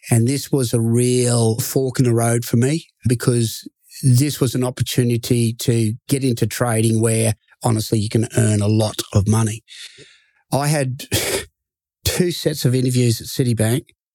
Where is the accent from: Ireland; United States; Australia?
Australia; And certainly as an Australian, to walk those halls and to study there and just have that experience.